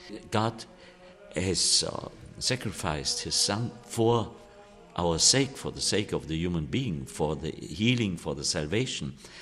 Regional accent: Bavaria, Germany; I'm too from Bavaria. So I know our Baroque mentality

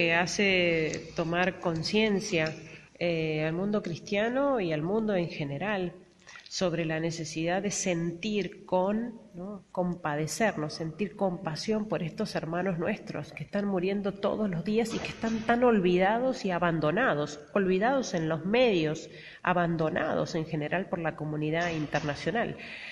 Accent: Argentina; moved away as an adult; Yo pertenezco a la familia religiosa del Verbo Encarnado, soy argentina, pero somos misioneros y tenemos comunidades en varios países de Medio Oriente. Llegué en 2011

